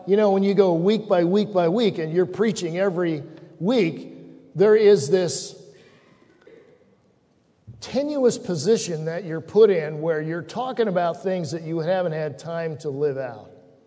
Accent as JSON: {"language": "English", "country": "United States", "said": "because I'm an American"}